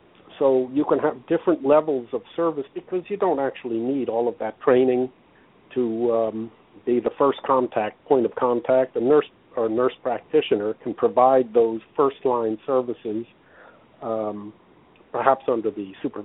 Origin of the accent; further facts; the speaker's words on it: Texas, United States; I certainly, as a Texan, would not like to be forced to sue my insurance company in Delaware.